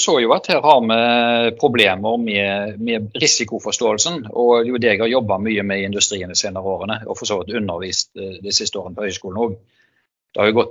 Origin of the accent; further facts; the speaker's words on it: Haugesund, Rogaland, Norway; Jeg er fra Haugesund.